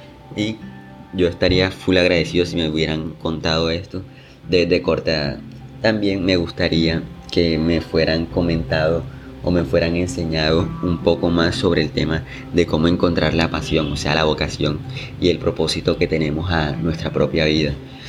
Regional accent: Barranquilla, Atlántico, Colombia; also born or lived in Soledad; tengo 19 años. Estudié en un colegio público, soy de Barranquilla, Colombia, y estudié en un colegio Soledad, pues la mayoría de mi vida he vivido en Soledad prácticamente

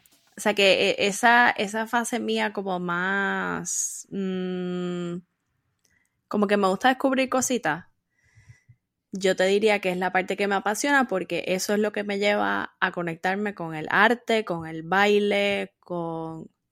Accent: Puerto Rico; moved away as an adult; also born or lived in Columbus, Ohio; now in Boston, United States; es una mujer puertorriqueña, tengo 34 años. Estoy viviendo en Boston ahora, pero viví, crecí, estudié, trabajé en Puerto Rico. Me mudé de Puerto Rico en el 2018, así que llevo unos añitos fuera de Puerto Rico, trabajando en diferentes estados de Estados Unidos.

